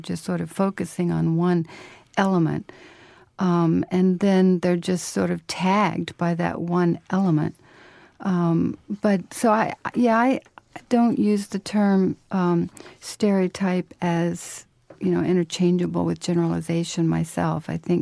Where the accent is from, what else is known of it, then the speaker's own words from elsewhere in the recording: Florida, United States; also born or lived in Panama; And I came to the South when I was a small child from Panama, where I was born. My father's Panamanian and my mother's Irish-American. And then when they divorced, my sister and I came to Florida and grew up.